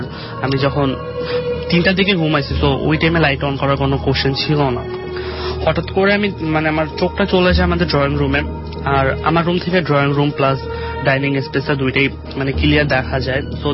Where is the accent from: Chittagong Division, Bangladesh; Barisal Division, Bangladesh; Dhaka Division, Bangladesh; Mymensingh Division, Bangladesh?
Dhaka Division, Bangladesh; Banasree Rampura; Hello listeners … from Banasree Rampura.